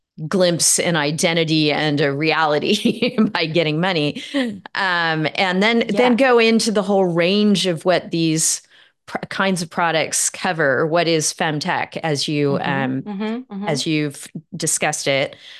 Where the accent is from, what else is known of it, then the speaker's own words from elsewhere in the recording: California, United States; I grew up in Northern California, so Silicon Valley was always sort of in my backyard.